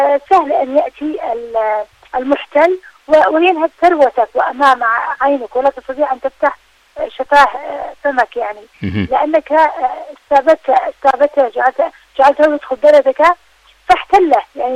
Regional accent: Yemen; نحن كشعب يمني

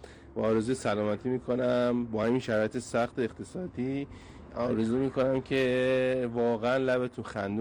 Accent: Tabriz, East Azerbaijan, Iran; ما هم تبریزی هستیم.

